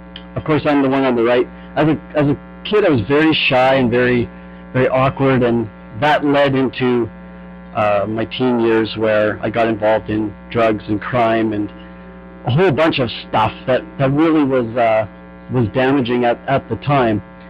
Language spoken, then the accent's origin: English; Sylvan Lake, Alberta, Canada; So anyway, I grew up in Sylvan Lake, and we grew up in a double-income family